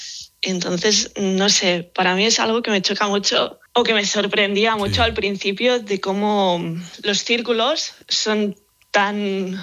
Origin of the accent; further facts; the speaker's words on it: Barcelona, Catalonia, Spain; born there; also born or lived in Norway; Yo en Barcelona. Yo nací en Barcelona.